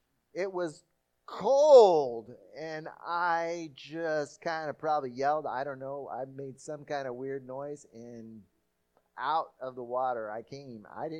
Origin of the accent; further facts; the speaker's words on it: Brazil; I grew up in Brazil, near the beach. In fact, I was, for some of the time, I lived on the beach.